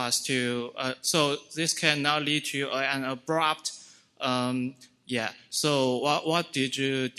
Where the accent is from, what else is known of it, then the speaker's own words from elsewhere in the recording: China; from China, an undergraduate.